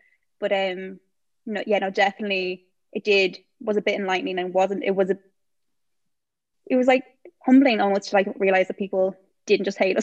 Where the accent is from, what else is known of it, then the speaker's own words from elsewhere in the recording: Arklow, Leinster, Ireland; I'm 21 and I come from Arklow in County Wicklow. So I'm not a dub like Alex here himself.